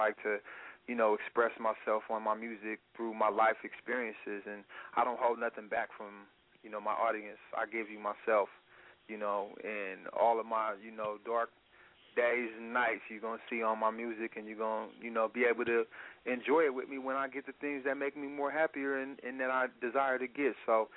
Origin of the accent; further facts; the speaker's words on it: Seattle, Washington, United States; I'm from Seattle, Washington.